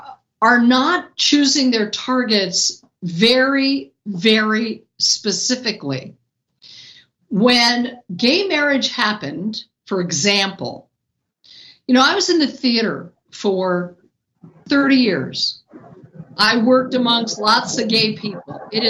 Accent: Colorado, United States; and I'm from Colorado

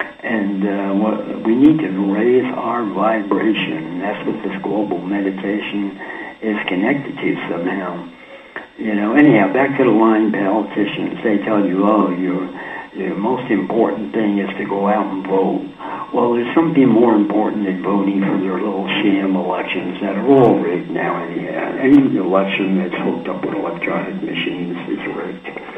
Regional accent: East Coast, United States; Hey, I'm from the East Coast. We can talk fast, faster than you can even listen.

